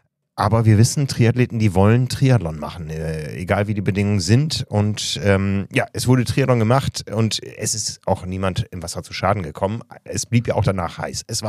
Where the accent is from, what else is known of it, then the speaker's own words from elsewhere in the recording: Osnabrück, Lower Saxony, Germany; in Osnabrück, wo ich groß geworden bin